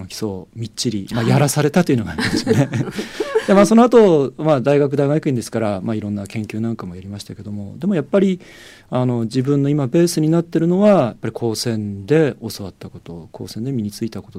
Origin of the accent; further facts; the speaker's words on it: Hakodate, Hokkaido, Japan; そうです、函館出身です。